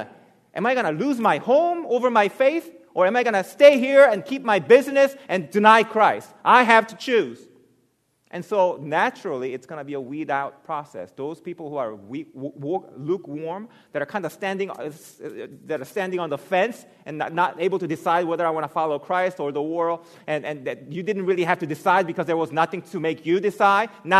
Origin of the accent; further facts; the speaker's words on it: Virginia, United States; I grew up in Virginia, and we had an apple tree